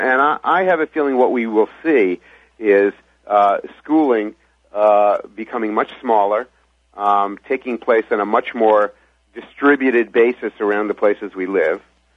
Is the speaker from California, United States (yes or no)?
no; New York City, New York, United States; I grew up in New York City, and I lived in many major cities when I was a young newspaper reporter. And I decided to move to a Main Street town 30 years ago, and I've been here ever since writing books.